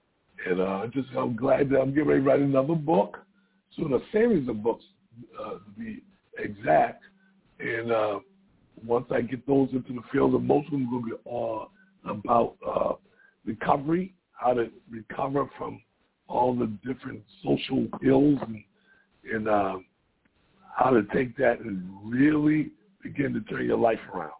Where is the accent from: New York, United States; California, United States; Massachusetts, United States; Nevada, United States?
Massachusetts, United States; Boston; moved away as an adult; I was born in Boston, Massachusetts, back in the day in 1960. And I grew up there, and I finally left there after having, I had a couple of children.